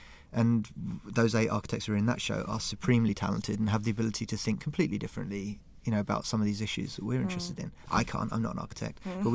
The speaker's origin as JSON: {"language": "English", "region": "London", "country": "United Kingdom", "said": "I love bricks. I'm from London."}